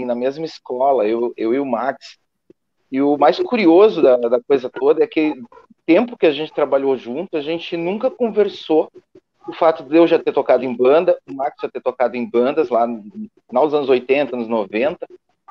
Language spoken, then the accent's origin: Portuguese; São Leopoldo, Rio Grande do Sul, Brazil; Eu de São Leopoldo